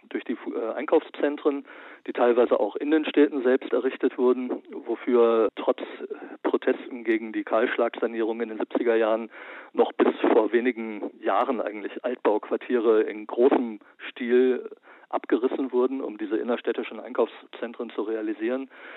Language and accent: German; West Germany, Germany; born there; Ich bin gebürtiger Westdeutscher und Jahrgang 1970